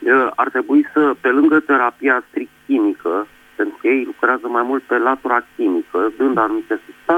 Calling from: Bucharest, Romania; din București.

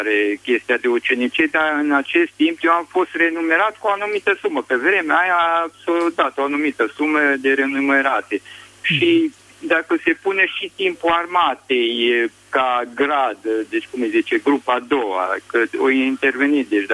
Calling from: Arad, Arad County, Romania; din Arad.

